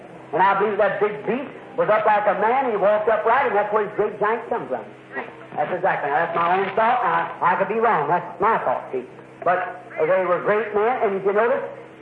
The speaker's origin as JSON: {"language": "English", "country": "United States", "said": "Well, we've got people in this country that I'm an American. You know I am."}